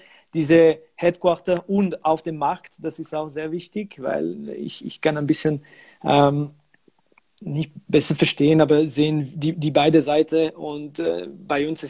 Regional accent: Switzerland; Also ich bin vielleicht ein Stereotyp, weil als Schweizer für Uhren zu arbeiten ist wirklich.

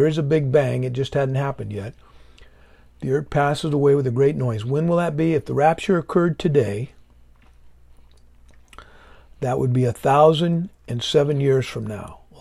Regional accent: Nebraska, United States; I'm from Nebraska. There's plenty of elbow room in Nebraska. You could drive through Nebraska and not get a radio station. At least when I was a kid, you could.

